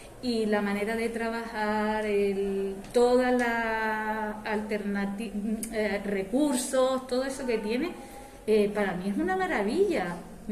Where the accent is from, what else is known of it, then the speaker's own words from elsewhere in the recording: Canary Islands, Spain; also born or lived in Tenerife; yo soy de Gran Canaria, estudié en Tenerife, las primeras sustituciones me tocaron allí y luego pues me mandaron a Fuerteventura, el primer año estuve en Gran Tarajal, era mi primera vez que estaba en la isla